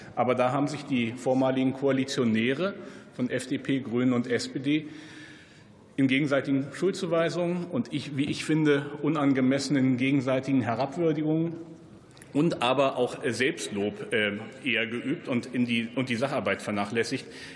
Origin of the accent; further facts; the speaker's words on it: Lower Saxony, Germany; die Höfeordnung ist insbesondere auch in meinem Heimatland Niedersachsen eine wichtige erbschaftsrechtliche Regelung.